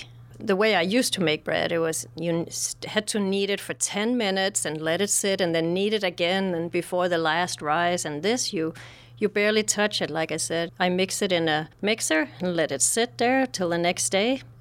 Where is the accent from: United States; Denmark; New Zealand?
Denmark; I'm from Denmark, and bread is a pretty big thing over there